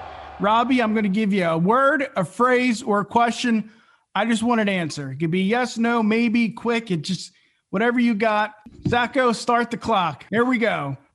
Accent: New Jersey, United States; I know we're all from Jersey, but we root for PA teams

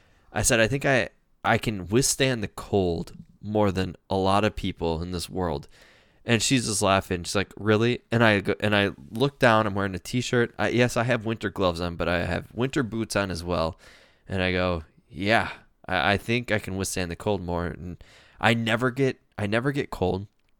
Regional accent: Minnesota, United States; No, because I'm Minnesotan.

